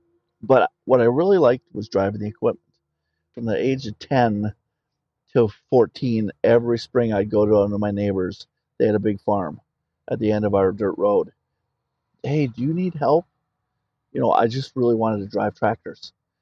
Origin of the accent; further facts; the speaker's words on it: Minnesota, United States; So like I said, I grew up in Minnesota. I grew up on 40 acres.